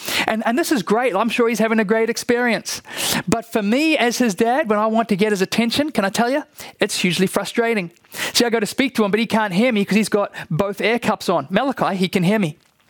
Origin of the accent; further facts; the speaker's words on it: New Zealand; You know, I'm from New Zealand. I like to keep up with New Zealand news and what's going on.